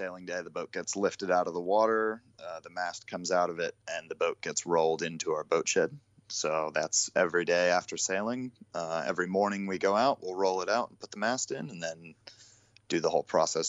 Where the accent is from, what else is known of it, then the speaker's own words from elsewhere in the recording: United States; But I'm an American through and through.